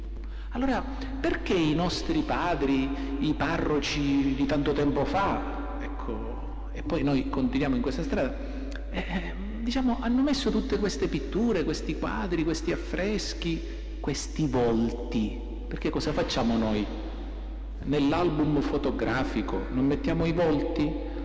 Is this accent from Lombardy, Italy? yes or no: no; Acireale, Sicily, Italy; Io sono di Acireale, lo sapete.